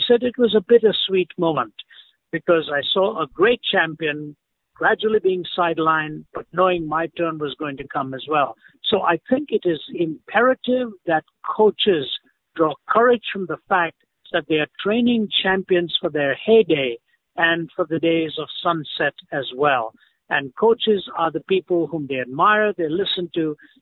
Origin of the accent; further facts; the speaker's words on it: Delhi, India; also born or lived in Chennai; I was raised in India, born in the south of India, city of Chennai, raised in Delhi. Delhi was my home till I was 20. Therefore, I was North Indian by my culture.